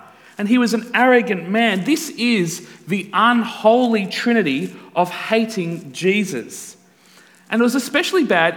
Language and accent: English; Newcastle, New South Wales, Australia; But I grew up in Newcastle